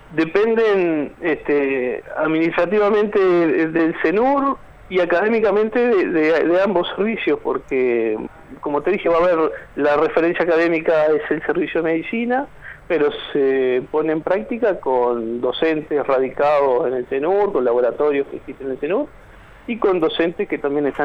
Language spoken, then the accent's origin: Spanish; Rocha, Uruguay; soy oriundo de Rocha